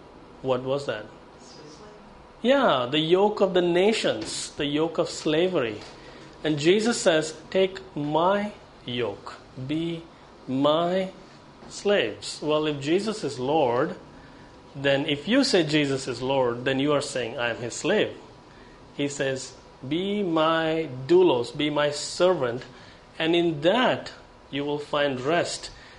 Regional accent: India; I became a Christian almost 10 years ago. I came from India. I was in graduate school.

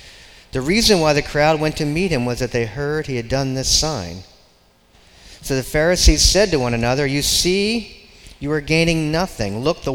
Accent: Pennsylvania, United States; moved away as an adult; I'm from Pennsylvania. I moved in here to this area last July.

